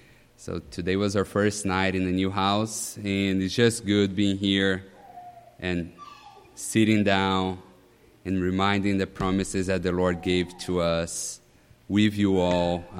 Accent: Brazil; As I mentioned before, we came from Brazil

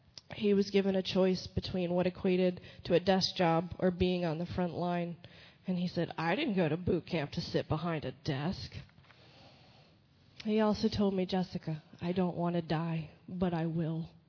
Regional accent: United States; I thank you as an American, but mostly I thank you as your big sister.

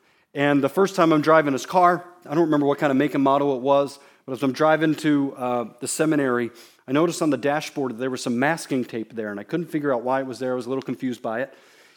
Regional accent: Florida, United States; also born or lived in Naples / Fort Myers; I mentioned that I'm from Florida, lived on the Gulf Coast, at Naples, Fort Myers, and we would go see sunsets.

